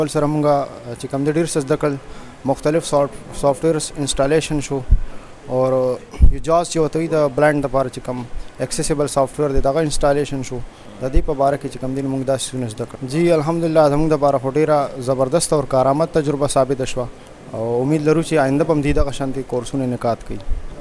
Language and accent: Pashto; Mardan, Khyber Pakhtunkhwa, Pakistan; زه د مردان اوسیدونکی یم